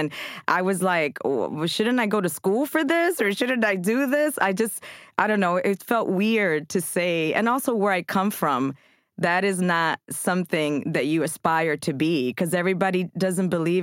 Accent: Chicago, Illinois, United States; I grew up in Chicago. I went to 5 different schools before I was 10.

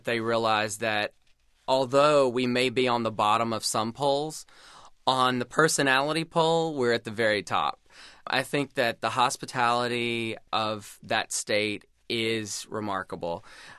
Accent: Mississippi, United States; Well, I think growing up in Mississippi, we sometimes get a bad rap.

